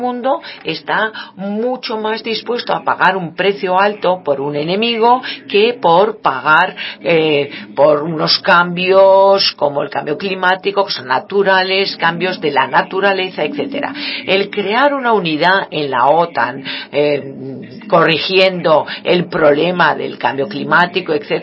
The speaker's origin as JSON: {"language": "Spanish", "country": "United States", "tie": "born or raised there", "said": "esta es la tendencia en la que yo nací y la cultura en la que yo crecí en Estados Unidos"}